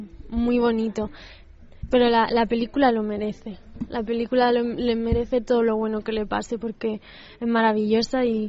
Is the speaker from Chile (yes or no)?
no; Granada, Andalusia, Spain; also born or lived in Linares; Sí, nací en Linares, en Jaén, pero me he criado en Granada.